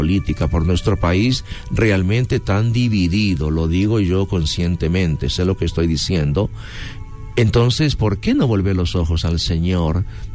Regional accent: Manabí, Ecuador; el pueblo donde yo me crié en Manabí

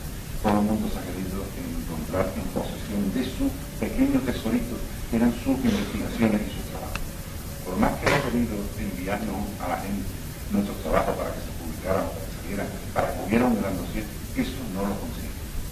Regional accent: Andalusia, Spain; yo diría que exagerando como andaluz

